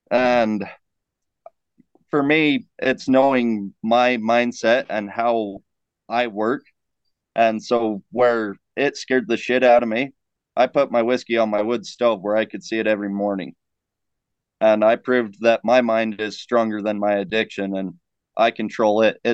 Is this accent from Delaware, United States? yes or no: no; Idaho, United States; I'm from Southeast Idaho.